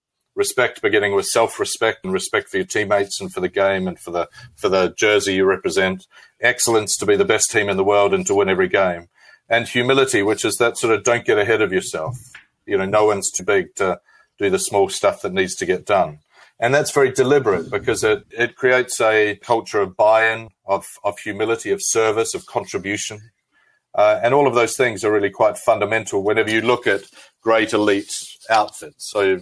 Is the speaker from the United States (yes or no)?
no; New Zealand; now in London, United Kingdom; Well, first, I'm a New Zealander, so I'm a Kiwi, you know, from Aotearoa, the land on the other side of the world, but I'm based in London.